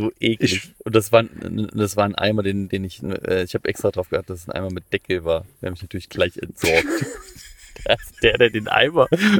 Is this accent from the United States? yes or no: yes; Iowa, United States; German is a second language; aus Iowa in USA.